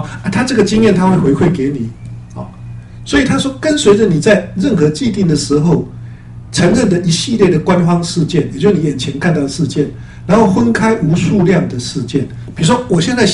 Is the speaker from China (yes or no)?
no; Taipei, Taiwan; now in Los Angeles, United States; 我本来我出生在台湾嘛，我成长在台北嘛